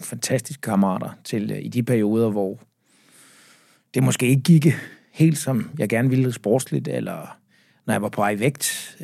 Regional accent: Zealand, Denmark; og så vendt retur her for ikke så lang tid siden, føles det som om i hvert fald, og bor hjemme, hvor jeg kommer fra, på Falster.

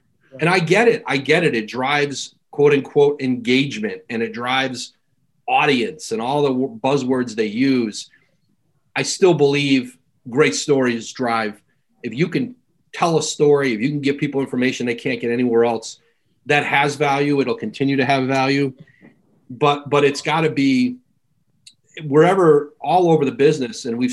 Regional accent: Bristol, Connecticut, United States; I grew up in Bristol, right down the street from ESPN.

